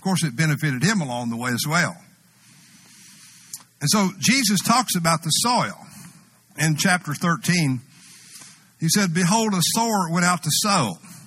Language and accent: English; Muleshoe, Texas, United States; Oh, yeah, growing up in Muleshoe.